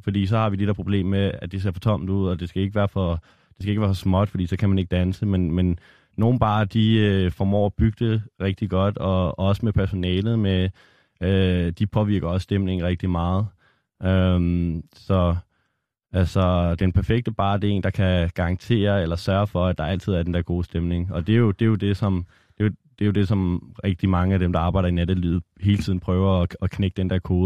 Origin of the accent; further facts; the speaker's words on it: Copenhagen, Capital Region of Denmark, Denmark; Jeg er opvokset på Nørrebro. Lige nu bor jeg i Christianshavn, så meget københavner.